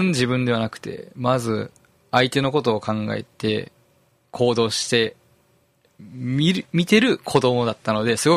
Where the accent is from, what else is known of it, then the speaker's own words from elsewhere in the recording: Naruto, Tokushima, Japan; 僕は鳴門市出身です。